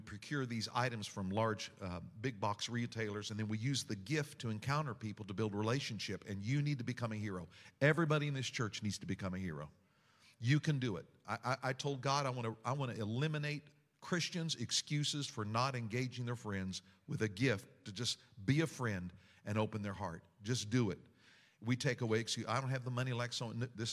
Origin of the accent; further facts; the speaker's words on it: Kansas, United States; I was raised in Kansas, and I'd work on farms